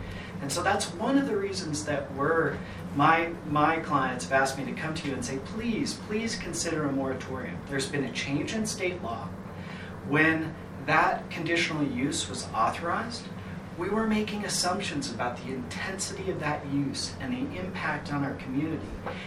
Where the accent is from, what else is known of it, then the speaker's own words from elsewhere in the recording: Hyde Park, United States; if I was in a small community like this one, I grew up in Hyde Park, if I was in a small community like this one